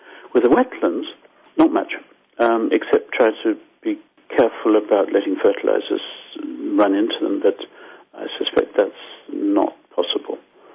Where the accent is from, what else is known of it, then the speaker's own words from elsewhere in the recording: Harare, Zimbabwe; now in Canada; I'm Zimbabwean, as you probably got from my accent. So, sorry, Zimbabwean Canadian, it's a mess. So I grew up with these fires, and in Harare in July, August, you choke.